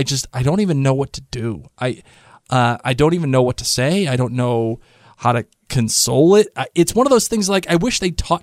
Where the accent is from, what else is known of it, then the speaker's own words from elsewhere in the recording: Rhode Island, United States; You know, because we're from Rhode Island